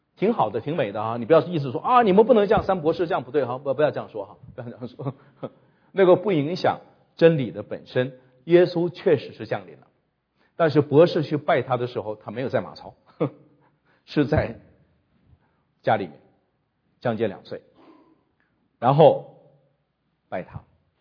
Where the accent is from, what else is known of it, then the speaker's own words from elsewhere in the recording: China; 特别是我们中国人，我讲到我们没有救赎